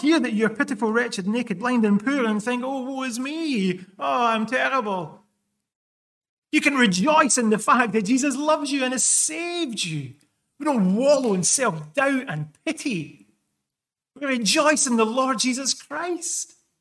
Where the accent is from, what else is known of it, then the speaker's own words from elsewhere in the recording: Callander, Scotland, United Kingdom; also born or lived in Glasgow; growing up in Scotland, I was born in Glasgow, then we moved to this little place called Callander, where my dad was a minister.